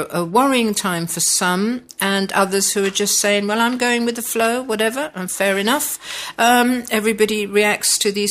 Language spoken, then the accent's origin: English; England, United Kingdom; now in Spain; I'm an Englishman living in Spain.